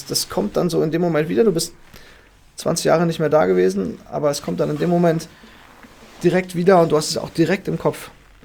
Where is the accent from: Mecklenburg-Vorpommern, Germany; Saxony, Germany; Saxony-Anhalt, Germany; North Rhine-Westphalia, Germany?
North Rhine-Westphalia, Germany; Dortmund; Ich bin in Dortmund und aufgewachsen.